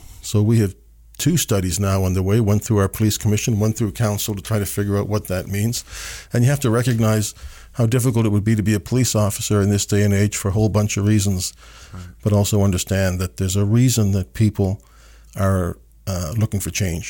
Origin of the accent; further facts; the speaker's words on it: Canada; But one of the highlights for me as a Canadian was to see him going out on the tarmac to greet Syrian refugees as they came off a plane.